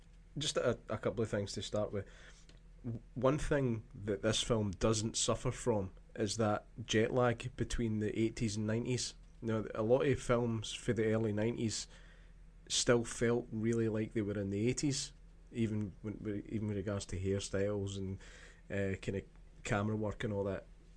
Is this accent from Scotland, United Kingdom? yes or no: yes; Scotland, United Kingdom; I think this is just because I'm really Scottish, right?